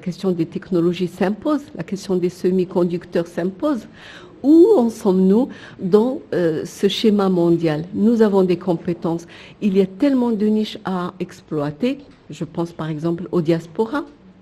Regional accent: Morocco; now in Tunisia; je suis marocaine, je suis en Tunisie, nous sommes des pays à la fois africains mais aussi méditerranéens.

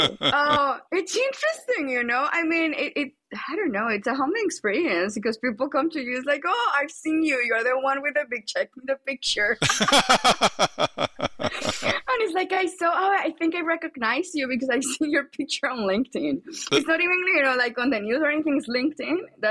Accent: Colombia; English is a second language; I'm originally from Colombia. Obviously, I have an accent.

